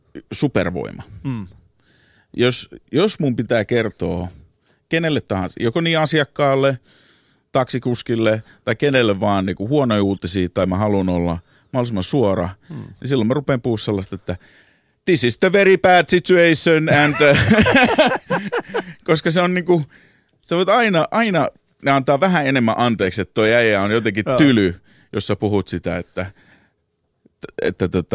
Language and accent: Finnish; Helsinki, Uusimaa, Finland; now in New York, United States; Mä asun Manhattanilla. Mä alun perin kotoisin Helsingin Takatöölöstä, niin mä asun tuolla Upper East Sidella, joka on vähän niin kuin tämmöinen New Yorkin Takatöölö.